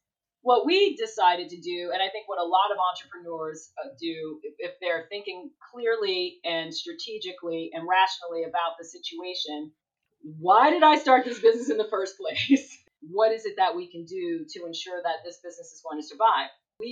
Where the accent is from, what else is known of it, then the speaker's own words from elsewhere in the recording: Columbia, South Carolina, United States; also born or lived in New York City; So, you know, I split my childhood between New York City and Columbia, South Carolina. So I moved from New York when my parents got divorced, when I was like 9, 10 years old.